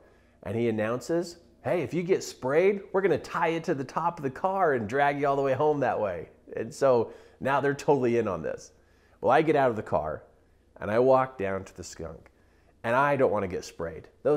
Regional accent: Wyoming, United States; Now, I grew up in Wyoming, and this is one of those way back out in the middle of nowhere kind of towns, and there's not much to do.

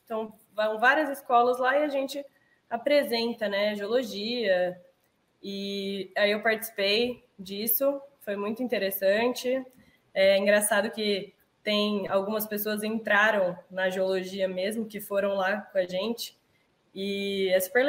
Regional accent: Marília, São Paulo, Brazil; eu sou da cidade de Marília, interior de São Paulo, e aqui existem vários vales

